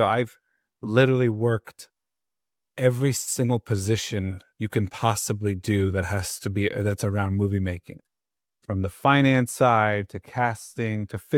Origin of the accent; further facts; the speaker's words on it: Miami, Florida, United States; now in Los Angeles, United States; No, I moved to LA in 2009. I grew up in South Florida, Miami.